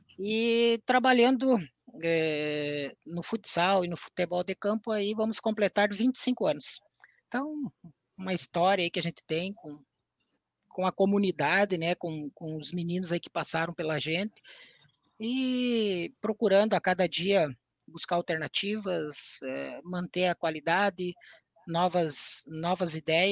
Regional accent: São Miguel das Missões, Rio Grande do Sul, Brazil; Sou natural de São Miguel das Missões, nasci lá em 68, estou com 51 anos, agora em agosto faço 52 anos.

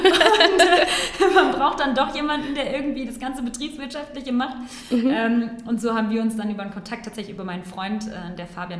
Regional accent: North Rhine-Westphalia, Germany; now in Cologne, Germany; ich komme aus dem Ruhrgebiet.

